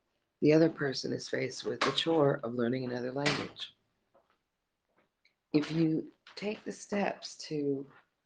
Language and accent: English; Canada; No, I'm Canadian.